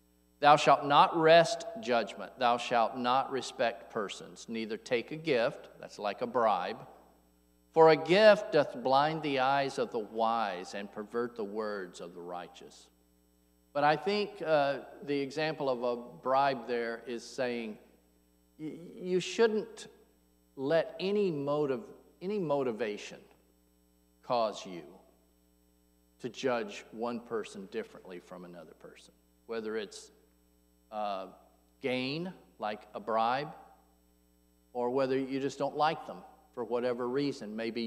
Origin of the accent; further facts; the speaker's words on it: Atlanta, Georgia, United States; See, I grew up in Atlanta, Georgia. I know what prejudice looks like.